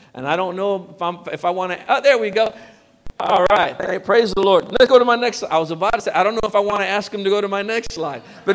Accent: Chicago, Illinois, United States; I'm from Chicago, so I'm a Bears fan.

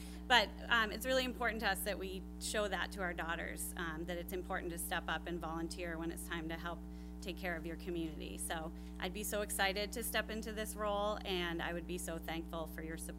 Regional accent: Hingham, Massachusetts, United States; As I said before, I was born and raised in Hingham. I returned 15 years ago to start my family. I care deeply for this town.

